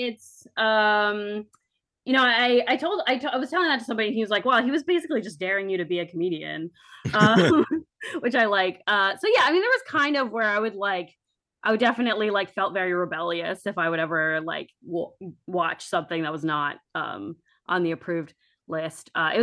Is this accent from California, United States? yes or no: no; New Jersey, United States; Like, oh, I'm from New Jersey.